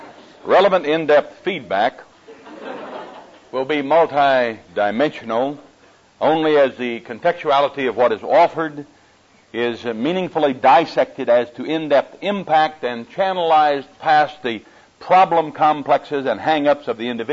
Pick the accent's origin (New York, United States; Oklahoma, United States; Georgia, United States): Oklahoma, United States; accent: Oklahoma; that my Oklahoma accent will not be a problem to you in these moments that we have together.